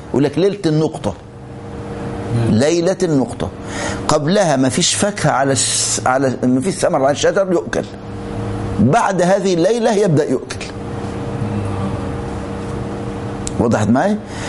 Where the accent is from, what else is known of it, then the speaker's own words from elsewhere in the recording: Egypt; يعني عندنا في مصر، أنا حقيقة من آيات الله اللي رأيتها بعيني، أنا عشت في الريف فترة